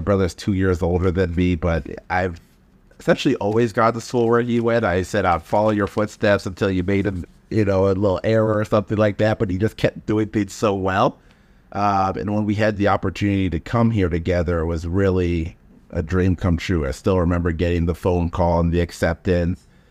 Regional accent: Bradenton, Florida, United States; now in Chicago, United States; I grew up in Bradenton, Florida, just an hour south of Tampa. Both of our parents are Nigerian immigrants, and my dad immigrated to Chicago, and my mom immigrated to Florida.

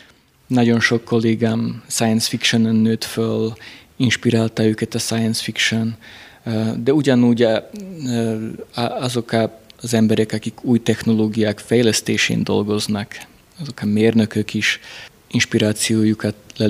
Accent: Rožňava, Košice Region, Slovakia; Viszont mivel, hogy Rozsnyón nőttem föl, mint szlovákiai magyar, most Csehországban dolgozok

